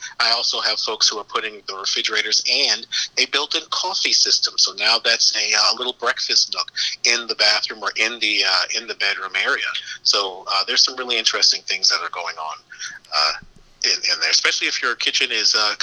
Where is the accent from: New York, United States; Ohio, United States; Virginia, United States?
New York, United States; Bronx; I'm from Bronx, New York myself